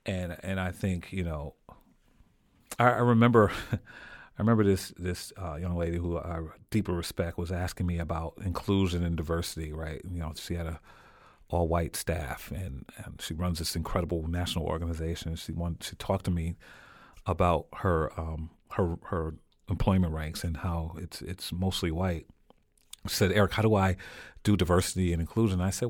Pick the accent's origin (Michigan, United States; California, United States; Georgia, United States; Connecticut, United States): Connecticut, United States; Norwalk; now in New Haven, United States; I grew up in Norwalk, born and raised in Norwalk. When I got married, we lived in Bridgeport, and then we've lived in New Haven